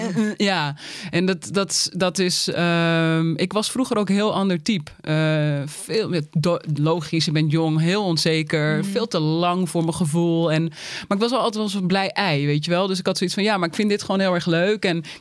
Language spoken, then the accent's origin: Dutch; Uithoorn, North Holland, Netherlands; Ik kom uit Uithoorn.